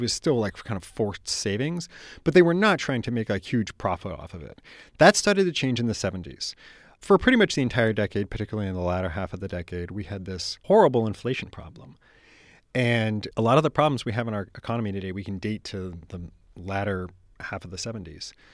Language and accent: English; San Francisco, California, United States; I grew up in San Francisco in a Victorian house in Noe Valley.